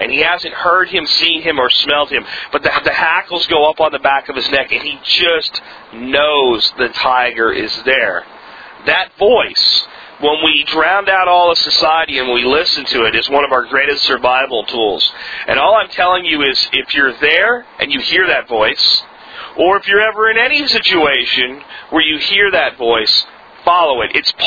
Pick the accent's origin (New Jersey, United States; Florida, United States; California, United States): Florida, United States; Jacksonville; I grew up in Jacksonville, which got a lot of flooding in the storm.